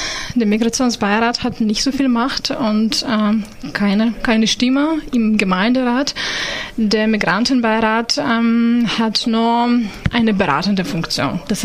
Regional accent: Ukraine; ich komme aus der Ukraine

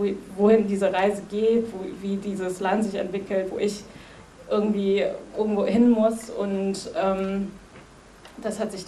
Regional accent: Rostock, Mecklenburg-Vorpommern, Germany; was ich vorher eigentlich nur, ich komme aus Rostock irgendwie gekannt habe

